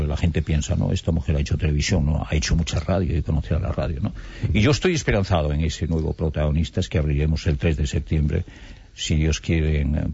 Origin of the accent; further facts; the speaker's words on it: Castile, Spain; allá en mi tierra, en Castilla. En Castilla se enamora muy fácilmente la gente